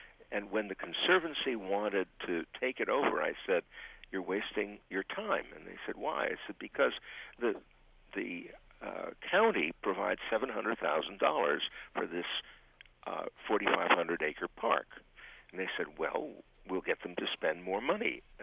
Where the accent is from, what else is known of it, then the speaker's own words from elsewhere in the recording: New York City, New York, United States; I am biased because I'm a New Yorker, the most successful park ever done by Frederica Olmsted and Calvert Vaux is Central Park, where I grew up.